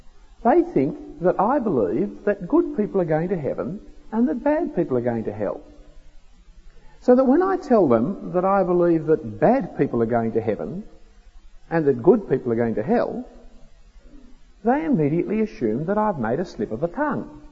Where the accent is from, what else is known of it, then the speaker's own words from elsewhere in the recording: Australia; But just because I am an Australian doesn't mean that I wear a hat with corks dangling around the edges.